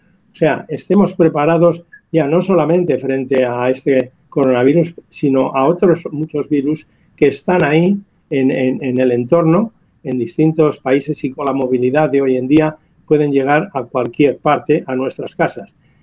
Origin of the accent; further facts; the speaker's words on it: Villalón de Campos, Castile and León, Spain; yo este fin de semana pude visitar a mi familia por primera vez, ir a mi pueblo, a Villalón de Campos